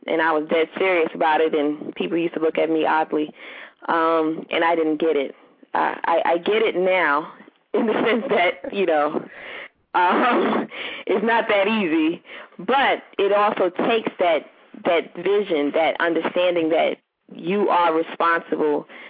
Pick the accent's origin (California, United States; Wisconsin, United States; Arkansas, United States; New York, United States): New York, United States; So I grew up in New York and taught in Philadelphia